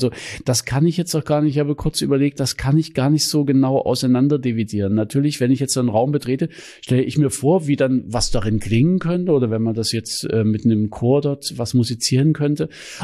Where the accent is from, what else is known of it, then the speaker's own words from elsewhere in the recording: Chemnitz, Saxony, Germany; now in Magdeburg, Germany; Ich denke auch so ein bisschen an meine Heimatstadt Chemnitz dann zurück.